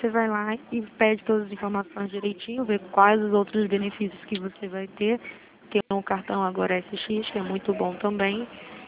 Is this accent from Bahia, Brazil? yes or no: no; Rio de Janeiro, Brazil; eu sou daqui da Zona Oeste de Santa Cruz.